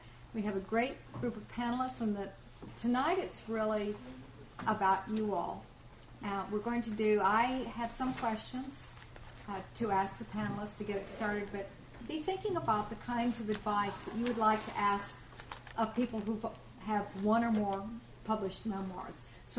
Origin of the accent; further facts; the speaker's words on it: Oklahoma, United States; Oh, I grew up in Oklahoma.